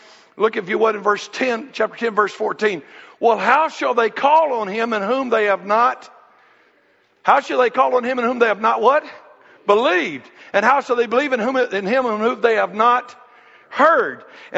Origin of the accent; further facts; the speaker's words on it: Southeast, United States; But we grew up in the Southeast.